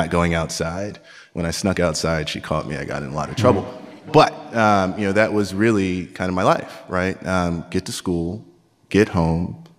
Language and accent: English; Queens, New York, United States; I grew up in Queens, New York, projects, welfare, bouts of homelessness, that sort of stuff, right?